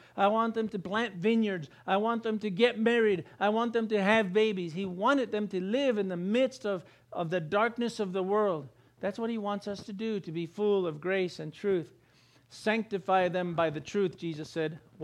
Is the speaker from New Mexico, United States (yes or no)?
yes; Rome, New Mexico, United States; I grew up in Rome, New Mexico, 30 miles that way.